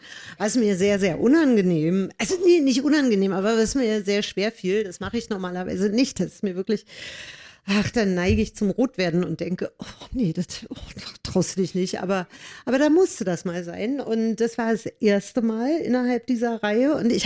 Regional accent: Berlin, Germany; Alexanderplatz und Berlin, meine Heimatstadt im Übrigen.

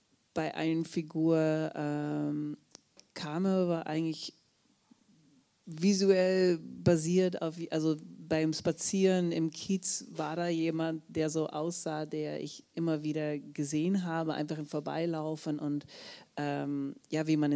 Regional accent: Netherlands; Also ich komme aus den Niederlanden, das war ein unerwartetes.

